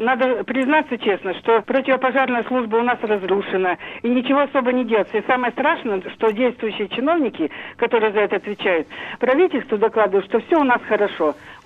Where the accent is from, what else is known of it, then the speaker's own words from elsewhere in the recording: Krasnoyarsk Krai, Russia; Все мое детство прошло в Курагинском и Минусинском районе. И никогда пожаров у нас не было.